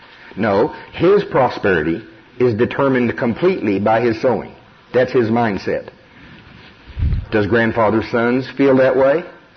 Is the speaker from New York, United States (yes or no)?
no; Shawnee, Oklahoma, United States; I grew up in Pottawatomie County, Shawnee, Oklahoma.